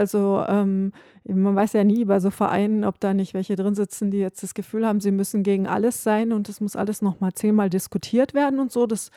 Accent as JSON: {"language": "German", "region": "North Rhine-Westphalia", "country": "Germany", "tie": "born or raised there", "said": "Da, wo ich aufgewachsen bin in Ostwestfalen, das ist Flachsgegend"}